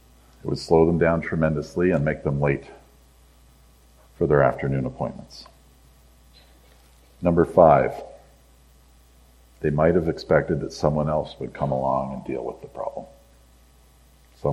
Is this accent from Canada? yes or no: yes; Lombardy, Ontario, Canada; I'm a kid from Lombardy.